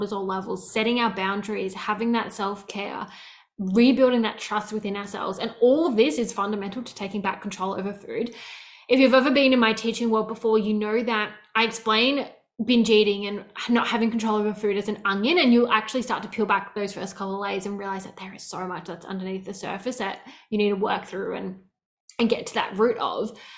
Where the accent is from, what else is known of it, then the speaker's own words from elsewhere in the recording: Melbourne, Victoria, Australia; growing up in Melbourne